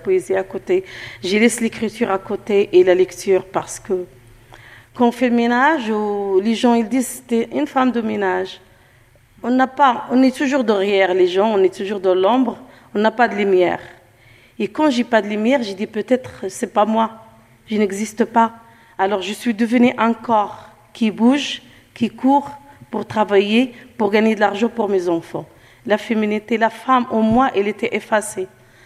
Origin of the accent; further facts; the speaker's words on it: Morocco; now in France; Chez nous, au Maroc, on a la tante, l'oncle et tout.